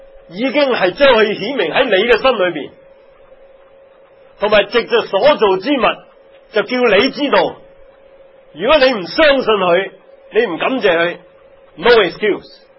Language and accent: Cantonese; China; 我们中国人所说的冥冥中有个主宰